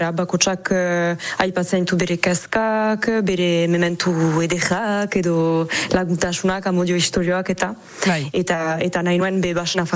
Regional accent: Aldudes, Nouvelle-Aquitaine, France; moved away as an adult; ni alduda janiz sortzez, eta gero joan nintzen aldudetik be ikasketak egiteko

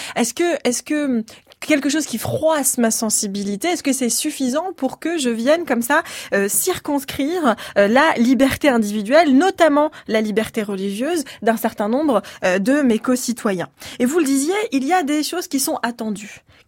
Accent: Provence-Alpes-Côte d'Azur, France; Moi, je suis originaire de la région de Nice.

